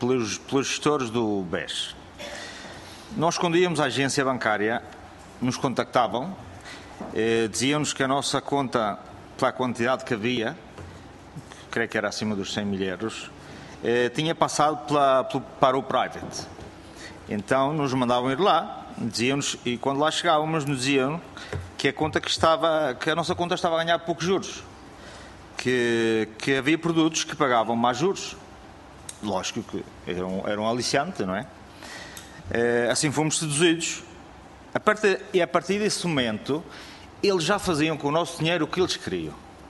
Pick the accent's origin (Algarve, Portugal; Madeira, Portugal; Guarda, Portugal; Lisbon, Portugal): Madeira, Portugal; now in Venezuela; Esse era mais ou menos como funcionava lá na Madeira. Nós somos madeirenses.